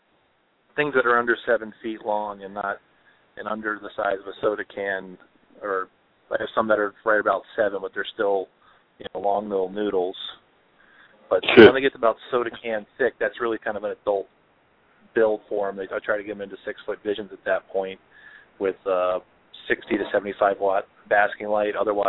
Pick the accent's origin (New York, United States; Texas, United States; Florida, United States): Florida, United States; Just I don't follow the rule of I'm from Florida.